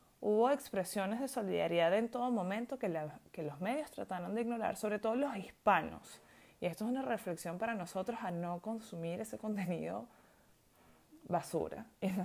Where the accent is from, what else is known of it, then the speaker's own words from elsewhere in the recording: Venezuela; porque soy venezolana, porque crecí con su música en español